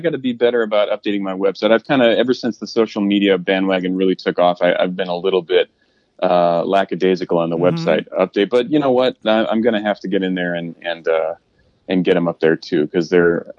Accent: Illinois, United States; I'm from the suburbs. I'm from the Chicago suburbs.

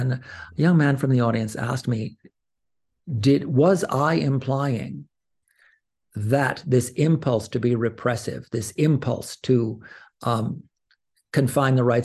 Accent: New York, United States; now in Buffalo, United States; And coming from the New York City area, I came from the Hudson Valley many years ago, but I'd never experienced anti-Semitism firsthand until I came to Buffalo.

